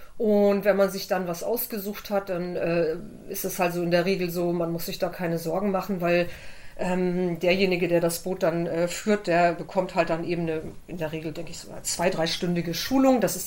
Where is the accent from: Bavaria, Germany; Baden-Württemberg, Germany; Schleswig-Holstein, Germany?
Schleswig-Holstein, Germany; Flensburg; born there; Ich bin in Flensburg geboren und war damals schon als Kind auf der Ostsee unterwegs und so weiter mit meinen Eltern.